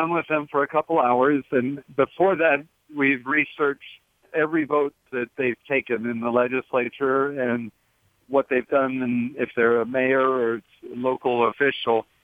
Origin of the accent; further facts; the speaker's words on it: Indiana, United States; It's critical that Ted Cruz win Indiana. That's my home state. I represented folks in Congress from there.